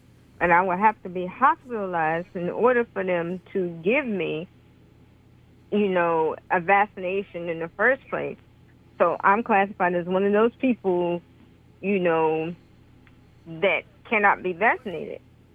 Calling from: Washington, District of Columbia, United States; Okay, I'm calling from Northwest, right around the corner from Howard.

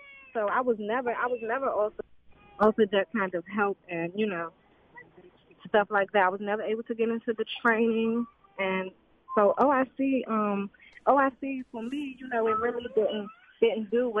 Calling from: Washington, District of Columbia, United States; Hi. I'm calling from Washington, D.C., yes.

